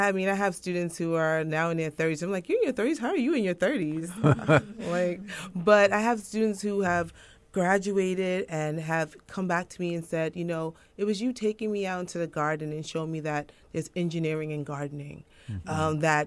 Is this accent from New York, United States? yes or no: yes; New York, United States; I grew up in East Harlem